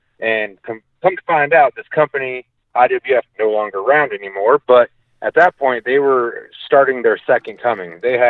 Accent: Iowa, United States; So, I come from Iowa. I grew up with collegiate wrestling in my family, in my blood.

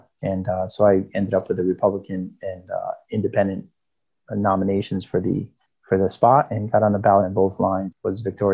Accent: Westerly, Rhode Island, United States; And I grew up in Westerly. My mom was from Pawcatuck, my dad from Westerly

